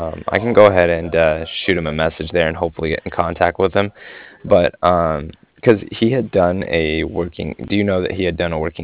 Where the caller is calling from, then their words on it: Cardiff, Wales, United Kingdom; And I was calling from Cardiff.